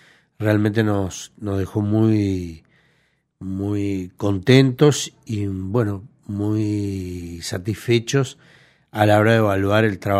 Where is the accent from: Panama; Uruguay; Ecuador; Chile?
Uruguay; ya no solo como trabajadores, como uruguayos